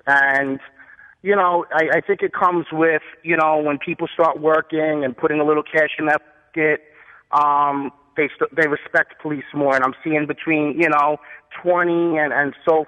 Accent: Brooklyn, New York, United States; I'm from Brooklyn. I'm a New York City detective.

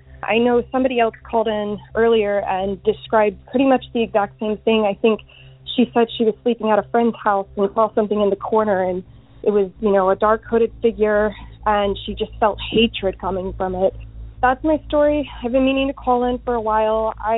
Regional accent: Houston, Texas, United States; I am from Houston, but this story takes place in Livingston, Texas.

